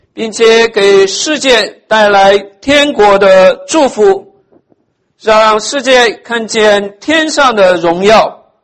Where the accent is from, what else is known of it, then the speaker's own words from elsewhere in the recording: China; now in United States; 我们从中国来到美国，从东方来到西方